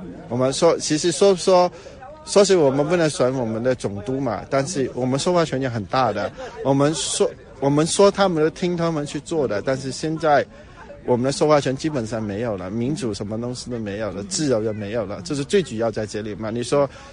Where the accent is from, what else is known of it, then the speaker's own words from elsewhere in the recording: Hong Kong; 我是香港人，其实香港人呢现在什么警队里面那些会议嘛